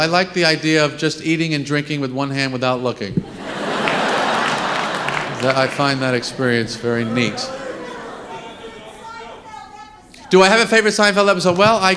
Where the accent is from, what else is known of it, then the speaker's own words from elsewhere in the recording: Massapequa, New York, United States; Yes, I am from Massapequa. Massapequa is a town on Long Island I'm sure you may have heard of.